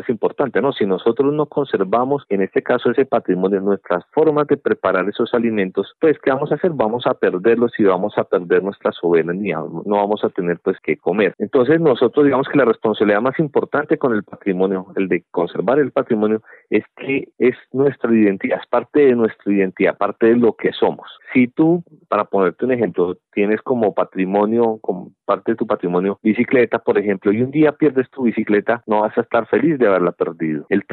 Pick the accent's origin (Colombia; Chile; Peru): Colombia; Nosotros como colombianos